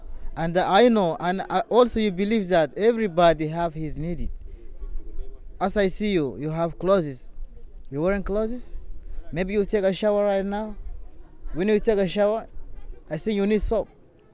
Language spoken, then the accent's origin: English; Sudan; English is a second language; I come from Sudan, and everyone know the problem of Sudan. That means my problem, I'm not tourist, first of all. Just I need protection because I come from war areas.